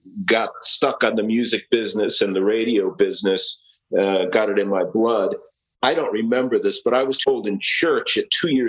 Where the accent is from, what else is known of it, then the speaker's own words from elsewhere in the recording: Stamford, Connecticut, United States; So I was a Mets fan. I grew up in Stamford, Connecticut, and you were in that backyard of Shea Stadium.